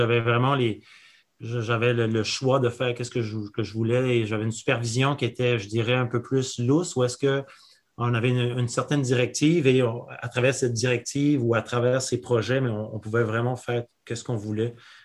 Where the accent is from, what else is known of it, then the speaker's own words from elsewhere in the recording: New Brunswick, Canada; Donc, premièrement, je viens du Nouveau-Brunswick